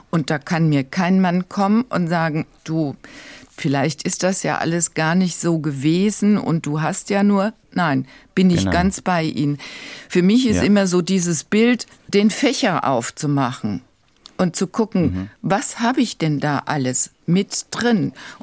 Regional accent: Baden-Württemberg, Germany; Ich komme ja nun aus Baden-Württemberg.

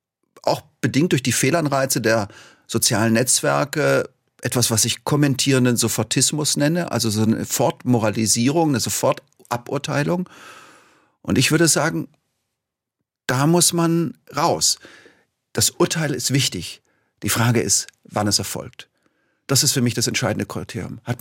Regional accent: Tübingen, Baden-Württemberg, Germany; Ich komme ja aus Tübingen, da darf man sowas.

